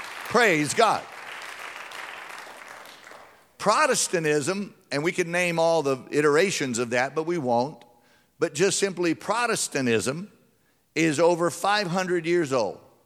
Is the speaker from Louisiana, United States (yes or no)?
yes; Louisiana, United States; And every Friday growing up in South Louisiana among all the Catholics, we never had meat